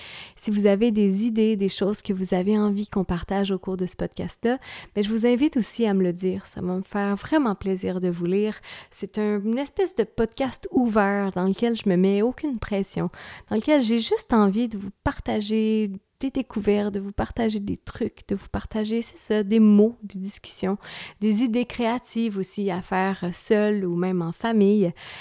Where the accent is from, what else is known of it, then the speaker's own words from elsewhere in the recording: Lacolle, Quebec, Canada; j'ai grandi à La Colle, dans un petit village à la frontière américaine, donc environ 1 heure au sud de Montréal.